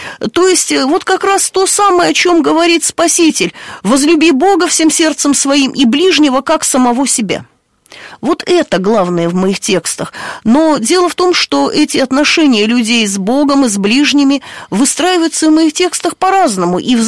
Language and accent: Russian; Arkhangelsk, Arkhangelsk Oblast, Russia; В нем угадывается Архангельск, потому что мой родной город назван в честь архистратига Божия Михаила.